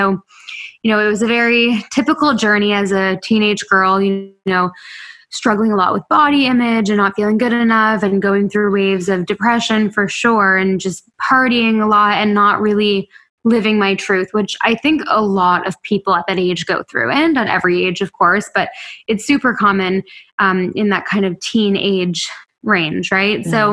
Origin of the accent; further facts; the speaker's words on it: Toronto, Ontario, Canada; I needed to get out of my hometown. I grew up in Toronto. I needed to get out of there.